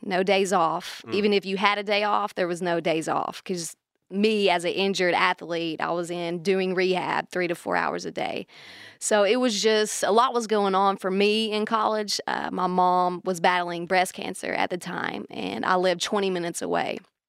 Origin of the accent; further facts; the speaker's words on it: Maryville, Tennessee, United States; My dad played at Maryville College, which is a D3 school in my hometown.